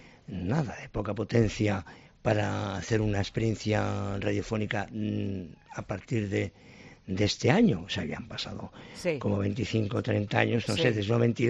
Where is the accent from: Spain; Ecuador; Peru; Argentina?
Spain; Barcelona, Catalonia; nosotros somos de Barcelona